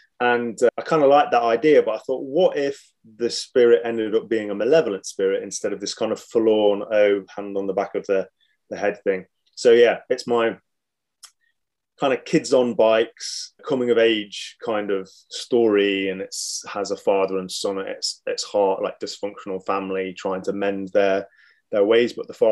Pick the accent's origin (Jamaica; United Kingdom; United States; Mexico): United Kingdom; East Midlands; Obviously, I grew up near Sherwood Forest.